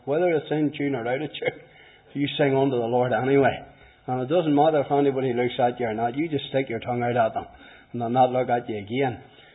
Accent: Portadown, Northern Ireland, United Kingdom; growing up in Portadown and knocking about the streets and growing into my teens.

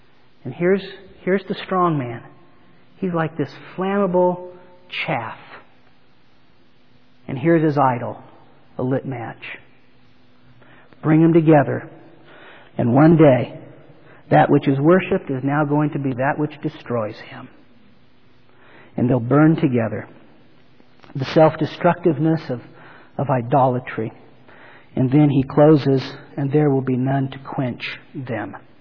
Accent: California, United States; I grew up in the Sacramento Valley, and there was a lot of wheat.

